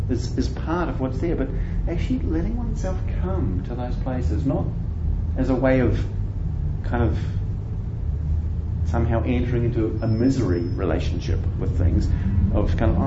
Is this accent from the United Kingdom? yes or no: no; New Zealand; did I say I'm from New Zealand?